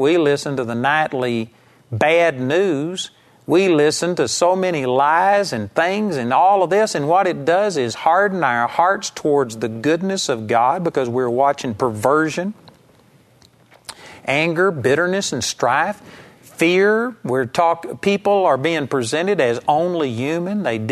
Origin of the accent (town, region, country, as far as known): Arlington, Texas, United States; born or raised there